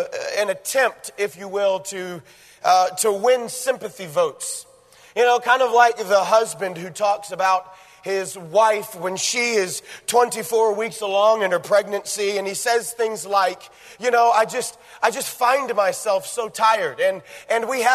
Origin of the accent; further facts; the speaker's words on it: Kentucky, United States; You look at me, I'm from Kentucky, but I have all of my teeth, okay?